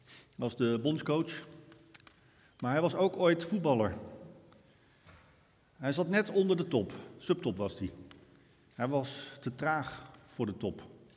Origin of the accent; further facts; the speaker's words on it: Netherlands; En waar is een van onze verdiensten dat wij als Hollanders in staat zijn geweest om de dodo uit te roeien.